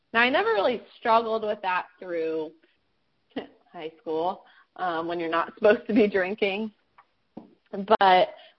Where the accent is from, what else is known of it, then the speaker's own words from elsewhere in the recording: Kansas, United States; I am from Kansas. There's absolutely nothing to do there besides make your own fun, which we definitely did a lot of.